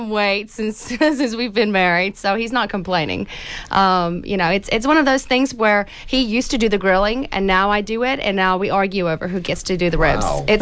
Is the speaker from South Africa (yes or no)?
yes; South Africa; now in United States; No, actually, we don't, because I'm from South Africa and I've immigrated. Thanksgiving is a fairly new thing to me, and it's a great holiday.